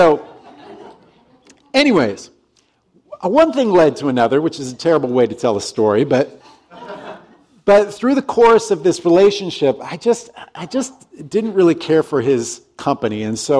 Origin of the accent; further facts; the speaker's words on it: Alaska, United States; born there; I was born in Alaska, and so I'm a little bit crazy like that.